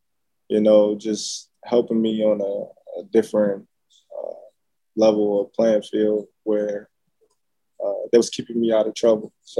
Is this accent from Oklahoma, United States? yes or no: no; Nebraska, United States; Yeah, born and raised. Still here today.